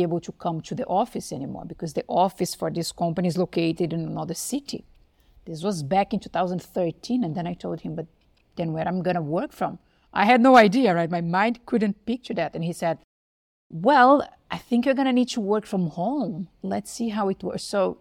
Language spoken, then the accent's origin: English; Brazil; moved away; also born or lived in Spain; I'm from Brazil. Then I moved to Spain. I lived many years in Spain